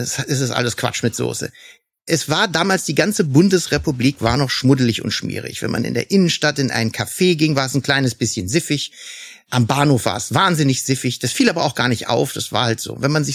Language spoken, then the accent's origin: German; Saarland, Germany; also born or lived in Niederrhein; ich bin am Niederrhein geboren, bevor es jetzt im Internet wieder Getratsche gibt. Also, ich bin im Saarland aber leider aufgewachsen. Und in Saarbrücken habe ich meine Ausbildung gemacht bei der Zeitung.